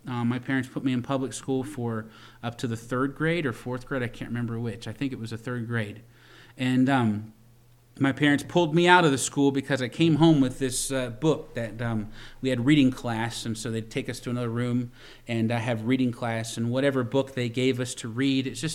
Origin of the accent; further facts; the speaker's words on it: Virginia, United States; I come from the East Coast in Virginia. I grew up and I went to a Christian school.